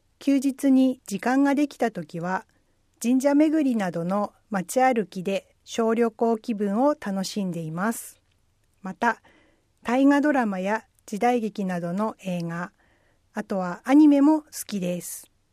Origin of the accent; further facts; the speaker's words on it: Yokohama, Kanagawa, Japan; now in Kawasaki, Japan; 現在は川崎市在住ですが、出身は横浜市です。子どもの頃は駅のすぐ近くにも田んぼがあって、ザリガニ捕りをしたりと、わんぱくに遊んでいた思い出があります。